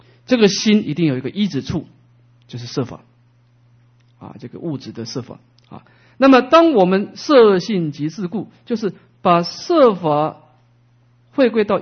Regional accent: Taiwan; 说美国人他念阿弥陀佛的发音跟我们台湾人的发音也不一样啊

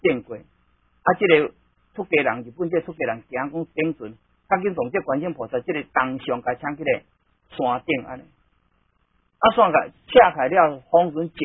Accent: Taiwan; 我要给你建设一个道场，我台湾人。

